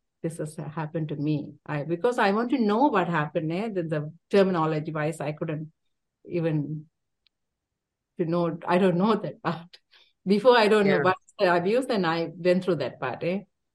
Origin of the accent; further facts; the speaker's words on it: Sri Lanka; English is a second language; I said, I am from Sri Lanka and the Tamil community, but if another person not in Sri Lankan, I could join